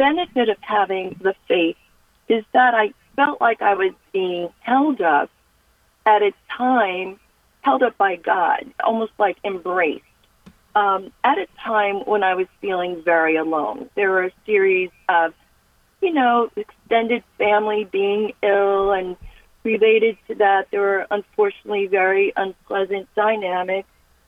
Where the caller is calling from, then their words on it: New Jersey, United States; This is Morris County, actually.